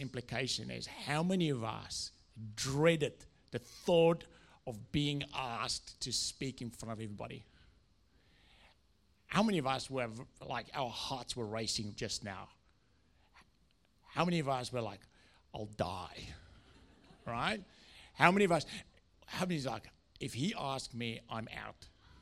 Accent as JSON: {"language": "English", "country": "South Africa", "first_language": "Afrikaans", "second_language": "English", "said": "when I speak inappropriate words in Afrikaans, which is my mother tongue, we all laugh."}